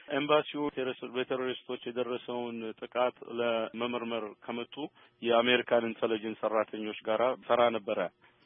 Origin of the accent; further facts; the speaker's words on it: Addis Ababa, Ethiopia; moved away as an adult; now in United States; ተወልጄ ያደግኩት የድሮ አሮጌ ቄራ የሚባለው አካባቢ ነው።